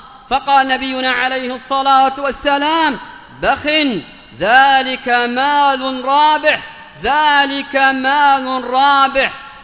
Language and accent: Arabic; Yemen; وأننا نحن من أهل اليمن، نعم رعاكم الله، وخاصة ونحن من أهل اليمن،